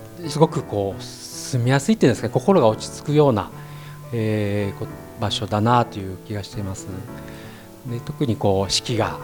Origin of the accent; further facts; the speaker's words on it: Nagoya, Aichi, Japan; 私は名古屋市なんですけども生まれ育ったのが割合こう、水田が残っているようなところでずっと育ちまして